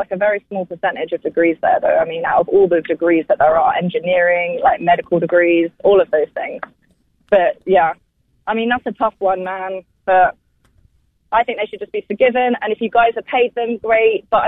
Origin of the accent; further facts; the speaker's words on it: United Kingdom; now in United States; I'm from the UK, and our system over there is a lot cheaper.